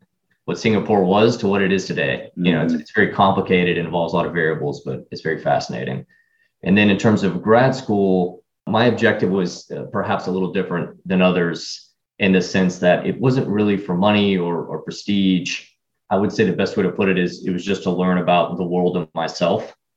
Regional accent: Houston, Texas, United States; So I grew up in Houston, Texas, which I'm only a few hundred miles from now. I have one little brother. Both my parents still live in Houston

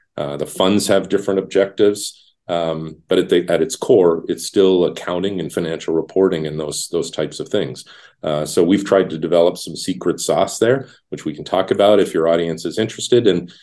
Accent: Montreal, Quebec, Canada; also born or lived in Ottawa / Toronto; I grew up in Canada, actually. When I was young, I lived in Montreal, and then we moved around a little bit. Ottawa, which is the nation's capital. Toronto, eventually, where I lived for 10 years

